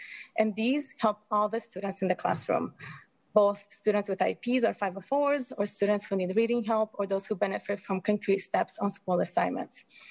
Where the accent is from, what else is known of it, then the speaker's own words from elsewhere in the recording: Guatemala City, Guatemala Department, Guatemala; first language Spanish; English is a second language; now in Rochester, United States; I grew up speaking Spanish and French in Guatemala City and learning English in middle school